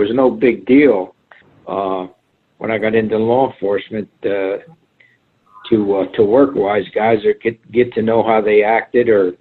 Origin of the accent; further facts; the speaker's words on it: Paterson, New Jersey, United States; also born or lived in Robertsdale; But I was born in Robertsdale, Pennsylvania. But my growing up background in Paterson, you attained a lot of street smarts because, you know, I grew up in an Italian neighborhood.